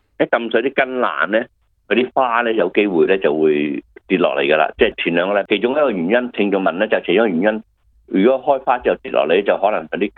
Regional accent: Guangdong, China; 雖然我哋广东人咧就好少见

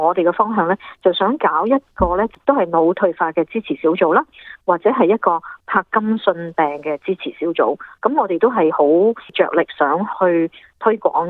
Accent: China; 即係我哋中國人都有呢個美德嘅

